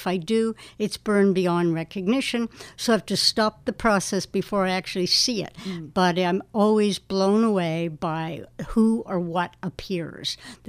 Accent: Canada; now in United States; I'm Canadian, and I was always looking for where's home all over the world. And finally, I ended up coming up to the Catskills by a friend I met in Guatemala.

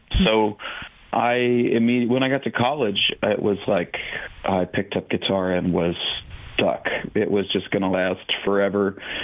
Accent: Missouri, Arkansas, Kansas area, United States; I'm from a long ways off. I'm from Missouri, Arkansas, Kansas kind of area.

